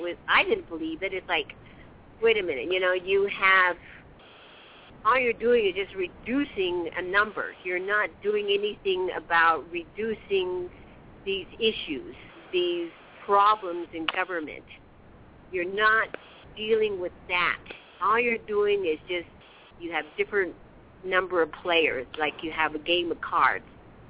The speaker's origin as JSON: {"language": "English", "region": "Navajo Nation", "country": "United States", "said": "I mean, when people say, where are you from, when I'm traveling around, I say, you know, the Navajo Nation. I'm Diné."}